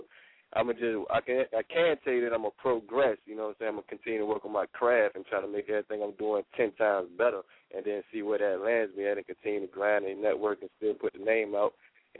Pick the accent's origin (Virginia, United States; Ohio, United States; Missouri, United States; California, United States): Virginia, United States; Portsmouth; now in Chesapeake, United States; I'm in Chesapeake right now, but I'm from Portsmouth. You know what I mean? City of Portsmouth